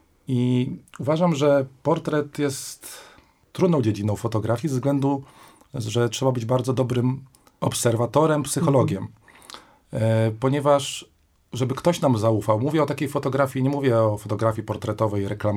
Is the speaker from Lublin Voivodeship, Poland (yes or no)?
yes; Lublin, Lublin Voivodeship, Poland; now in Kraków, Poland; Jestem z Lublina, przeprowadziłem się 15 lat temu do Krakowa.